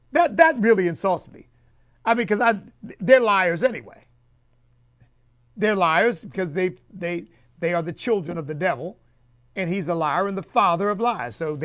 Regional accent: United States; I am still an American.

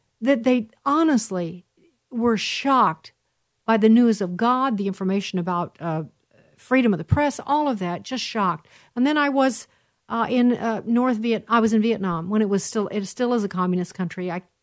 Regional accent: Carmi, Illinois, United States; moved away; I'm from Carmi

